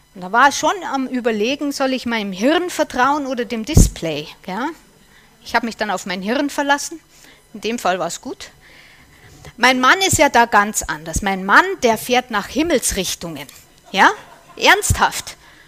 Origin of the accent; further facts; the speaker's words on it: Unterschleißheim, Bavaria, Germany; ich komme aus Unterschleißheim.